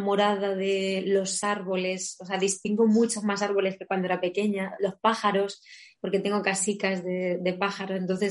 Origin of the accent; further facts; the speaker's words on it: Letur, Castilla-La Mancha, Spain; also born or lived in Albacete; Me considero una mujer de pueblo. Yo soy nacida en Albacete, pero es cierto que todos mis recuerdos y bueno, mi crianza ha sido en Letur, en el pueblo de mi madre, en la Sierra del Segura de Albacete.